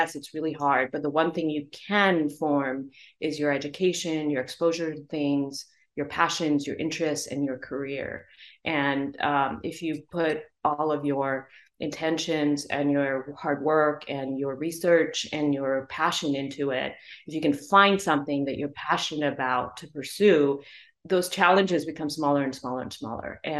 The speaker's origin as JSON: {"language": "English", "country": "India", "tie": "born or raised there", "said": "growing up in India, you know, I didn't even know that I was a couple years younger than all of my friends"}